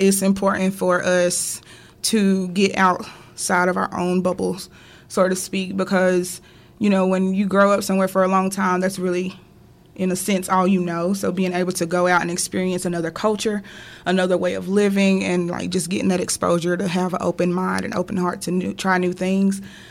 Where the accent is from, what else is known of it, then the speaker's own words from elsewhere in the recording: Knoxville, Tennessee, United States; Born and raised Knoxville.